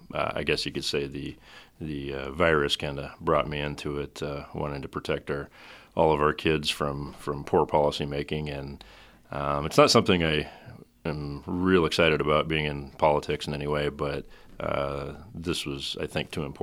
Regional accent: North Platte, Nebraska, United States; I don't know that it's a pleasure, but I grew up here in North Platte. I graduated from the high school here in 94, went on to Wesleyan, majored in education, 7 through 12, history, social sciences

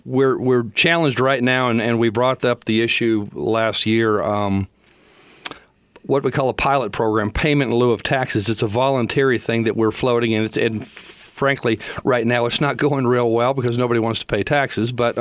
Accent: Los Angeles, California, United States; I have mentioned earlier I was from Los Angeles. I saw the same thing happen to Los Angeles when I was a child.

